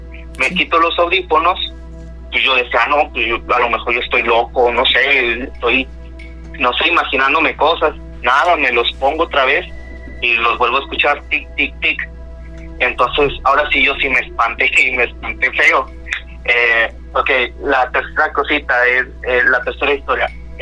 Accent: Ciudad Mante, Tamaulipas, Mexico; Las personas que somos de Ciudad Mante sabemos que no hay tren en la ciudad desde hace más de 20 años.

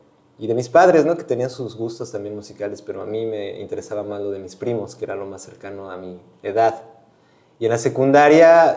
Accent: Epazoyucan, Hidalgo, Mexico; also born or lived in Pachuca; yo nací en Pachuca, pero soy originario de un pueblo que se llama Epazoyucan, que está ahí cerca de Pachuca.

